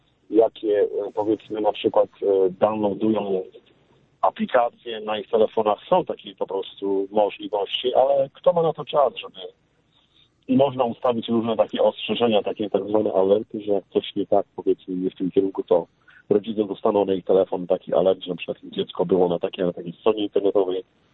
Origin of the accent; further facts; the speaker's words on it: Gdańsk, Pomeranian Voivodeship, Poland; now in Chicago, United States; dzwonię z Chicago, jestem rodem z Gdańska.